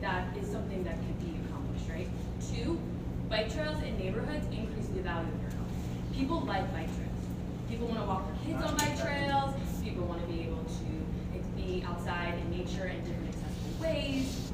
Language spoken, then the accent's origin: English; Baltimore, Maryland, United States; I'm coming from Baltimore City